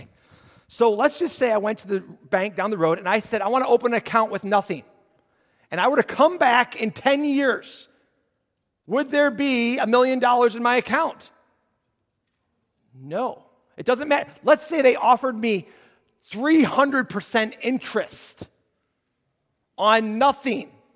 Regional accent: Illinois, United States; we're from Illinois, so now a number of them haven't been to D.C.

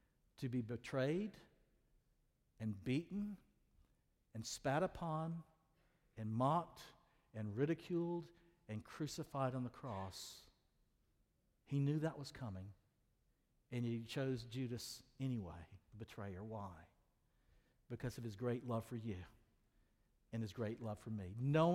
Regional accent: South Carolina, United States; Well, I'm from South Carolina. And you go, we don't sound real smart with that.

